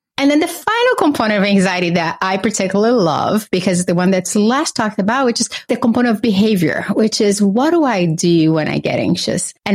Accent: Brazil; now in United States; I grew up in Brazil with a single mother. We had very little resources for a period of our lives.

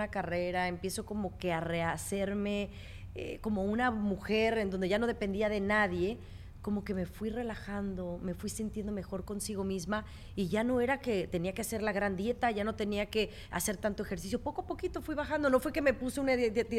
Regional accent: Mexico; now in United States; Fíjate, cuando yo como que emigré de México a Estados Unidos, como que había problemas familiares, había tensión familiar

